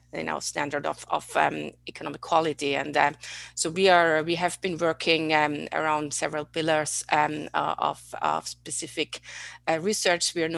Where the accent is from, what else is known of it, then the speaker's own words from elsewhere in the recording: Austria; English is a second language; I grew up in Austria, as you maybe can hear, which is a very beautiful but small country